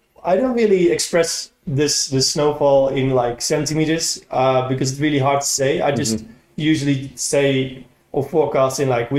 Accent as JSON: {"language": "English", "country": "Netherlands", "second_language": "English", "said": "I mean, myself, I'm originally from the Netherlands."}